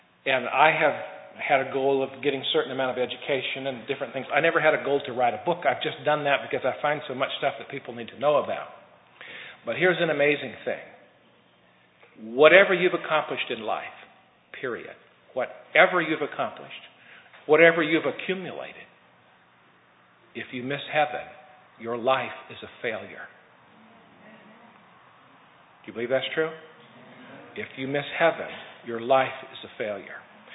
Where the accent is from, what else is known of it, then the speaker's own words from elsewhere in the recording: California, United States; born there; I was born in California and went to school in different places and so on.